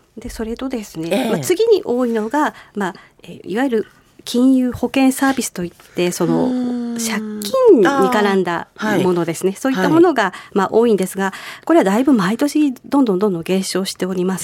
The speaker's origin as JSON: {"language": "Japanese", "region": "Aomori", "country": "Japan", "said": "青森市内です。"}